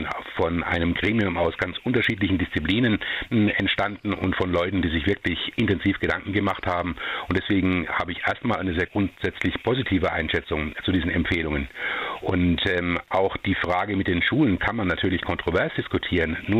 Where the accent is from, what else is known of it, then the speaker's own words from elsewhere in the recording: Germany; Ja, natürlich ist es ein Kulturwandel, wenn wir als Deutsche uns früher immer die Hände gegeben haben